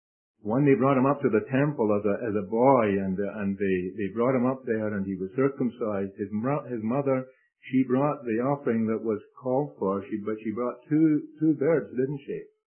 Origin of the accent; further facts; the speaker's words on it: Scotland, United Kingdom; accent: Scottish; I say dew, you know, that's my Scottish accent.